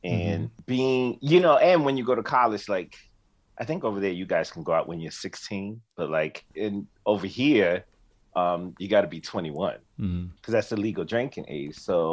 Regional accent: Savannah, Georgia, United States; also born or lived in Boston; But yes, I grew up in Savannah, Georgia. So Most people don't know that. They know Atlanta. But I grew up in Georgia and finished high school there. And then I went to college in Boston.

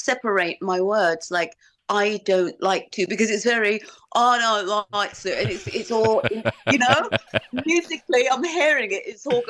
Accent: Romford, London, United Kingdom; accent: Romford/LA; also born or lived in Los Angeles, United States; So my accent is kind of like got a little bit of Romford, and it's going from LA.

